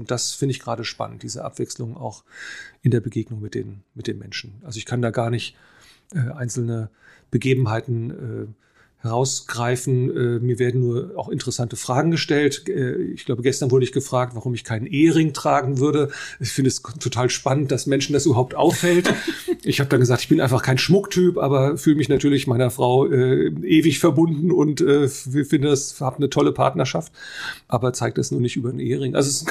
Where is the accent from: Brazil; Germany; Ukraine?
Germany; Offenbach, Hesse; also ich bin ein gebürtiger Offenbacher, das kann ich ja jetzt hier mal bekennen, und bin auch in Offenbach zur Schule gegangen.